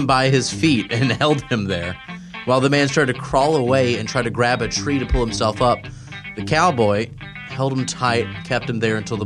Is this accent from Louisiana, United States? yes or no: yes; Louisiana, United States; accent: Louisiana; I'm from Louisiana accent.